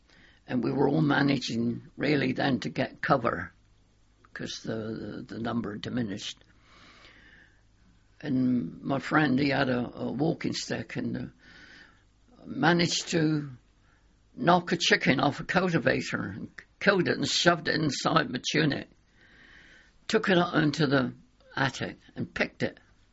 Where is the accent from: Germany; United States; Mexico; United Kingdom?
United Kingdom; And we said, no, we're British.